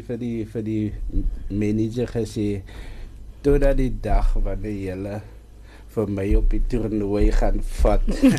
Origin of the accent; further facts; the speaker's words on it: Wellington, Western Cape, South Africa; ja, van Wellington, groot geword, op die plaas Heksberg, daar al die pad uit Wellington